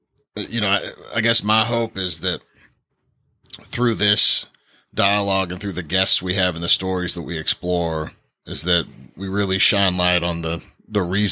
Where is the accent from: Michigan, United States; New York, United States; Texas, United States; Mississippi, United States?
Texas, United States; Tyler; yeah, I was born and raised here in Tyler.